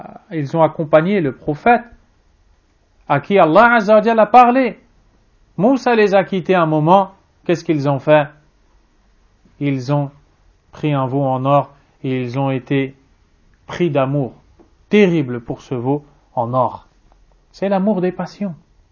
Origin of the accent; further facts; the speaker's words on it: Algeria; est originaire d'Algérie, qui est mon pays d'origine.